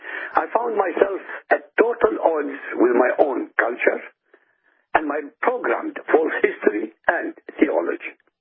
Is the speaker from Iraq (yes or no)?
yes; Iraq; born there; first language Arabic; English is a second language; My mother tongue is Arabic, as I was born in Iraq, and very luckily for me, to secular parents.